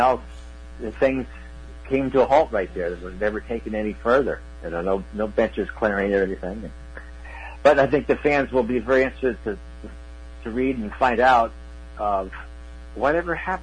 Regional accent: Sioux City, Iowa, United States; now in New York City, United States; So growing up in Sioux City, Iowa, to end up in New York City.

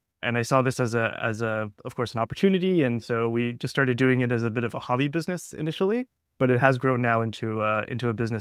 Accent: Scarborough, Ontario, Canada; And I grew up in Scarborough, so I kind of was aware of the story, right?

